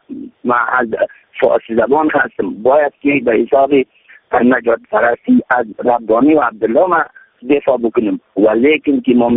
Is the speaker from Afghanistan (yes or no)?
yes; Badakhshan, Afghanistan; ما از بدخشان هستم